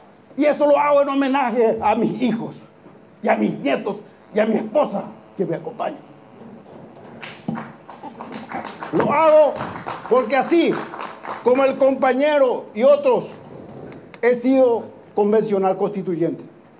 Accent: Caaguazú, Paraguay

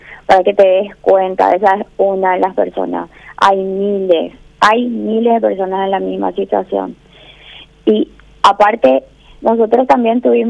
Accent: Paraguay; nuestra bandera es el rojo, el blanco y el azul, como paraguayos que somos

